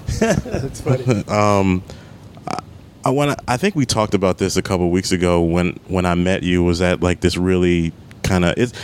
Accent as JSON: {"language": "English", "region": "Maryland", "country": "United States", "tie": "born or raised there", "said": "Yeah, Prince George's County. Prince it's like George's. right outside of D.C., not far from Andrews Air Force Base."}